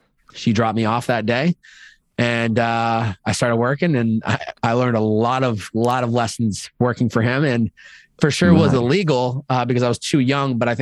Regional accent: Chicopee, Massachusetts, United States; I grew up in Chicopee, Massachusetts, hour and a half west of Boston.

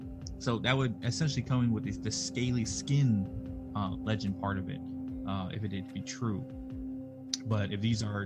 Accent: Texas, United States; now in North Carolina, United States; I'm originally from Texas, like I've said, but I live in North Carolina now

